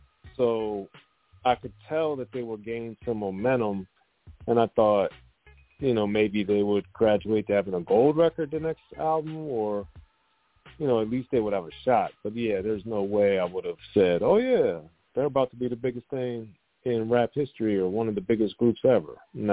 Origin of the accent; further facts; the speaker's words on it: Maryland, United States; Like growing up in Maryland, they weren't playing a lot of West Coast rap on the radio